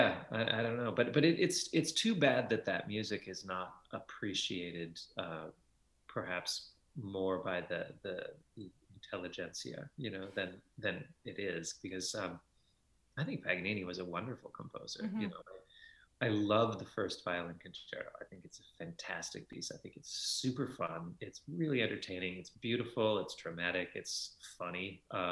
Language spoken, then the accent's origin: English; Brandon, Manitoba, Canada; I grew up in Brandon, Manitoba, which is a great place. I feel lucky to have grown up there and had my family there for many years.